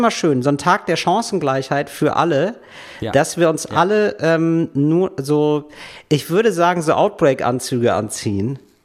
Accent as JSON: {"language": "German", "country": "Germany", "said": "weil ich als Deutscher natürlich meine Vorurteile kenne"}